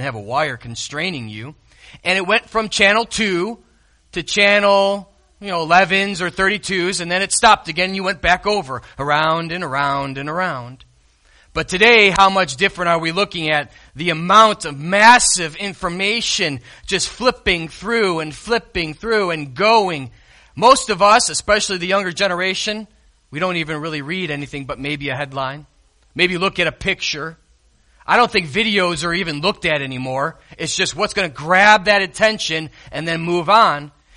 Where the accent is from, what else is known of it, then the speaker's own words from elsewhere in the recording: Chicago, Illinois, United States; I was thinking of the days I grew up in Chicago, and I was thinking of the days of the Chicago Bulls.